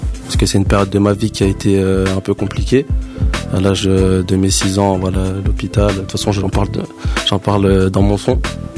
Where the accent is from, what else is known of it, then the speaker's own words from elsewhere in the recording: Villiers-sur-Marne, Île-de-France, France; 94, okay. À Villiers-sur-Marne plus précisément. Donc je fais toute ma vie là-bas.